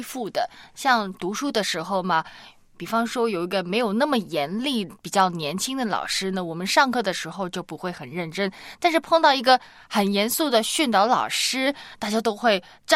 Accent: Hong Kong; 但是我们香港人会反过来哦

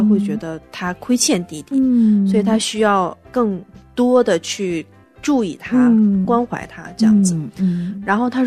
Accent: Northeast China, China; 她说我们东北人管女儿叫姑娘嘛

